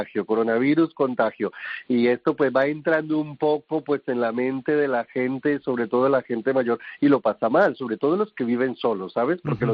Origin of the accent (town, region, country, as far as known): Colombia; also born or lived in Kenya